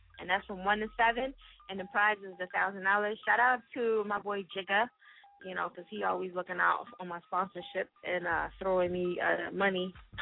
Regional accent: New Jersey, United States; now in Philadelphia, United States; when I came to Philly, because a lot of people don't know I'm from Jersey

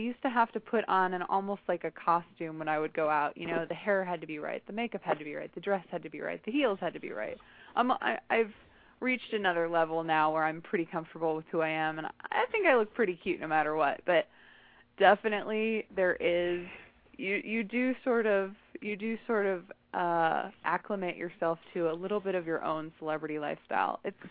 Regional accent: Midwest, United States; also born or lived in New York; I'm from the Midwest. I'm actually calling you guys from Indiana right now.

